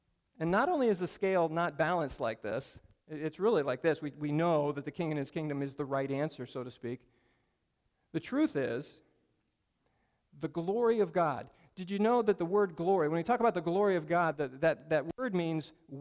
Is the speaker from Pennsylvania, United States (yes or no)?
yes; Pennsylvania, United States; Some of you know that I grew up in Pennsylvania, and I went to school at Penn State